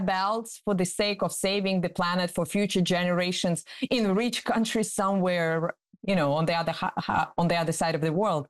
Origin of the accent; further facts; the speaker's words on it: Russia; English is a second language; I come from Russia, which is also a major oil-producing country.